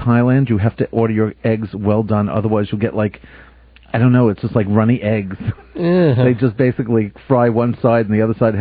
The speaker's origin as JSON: {"language": "English", "country": "Canada", "said": "I think I'm going to go through Vietnam going, I'm Canadian."}